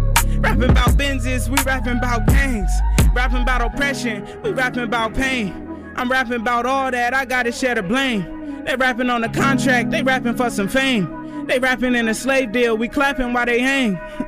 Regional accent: Vallejo, California, United States; I'm from Vallejo, California, baby.

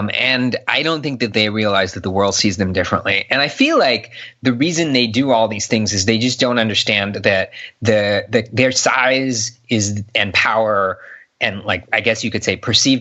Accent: California, United States; L.A., I grew up in Southern California.

